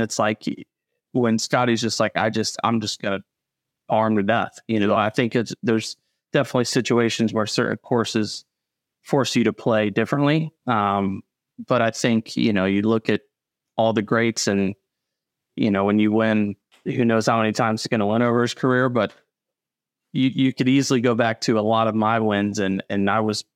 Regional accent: Goshen, Kentucky, United States; I was Goshen the first couple

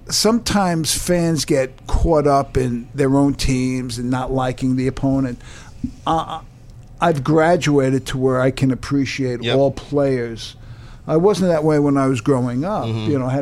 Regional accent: Queens, New York, United States; Yeah, I grew up in Queens.

